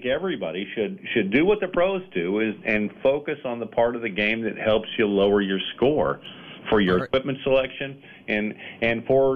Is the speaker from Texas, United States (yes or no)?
yes; Texas, United States; I'm from Texas myself, so it's nice to hear from you this morning.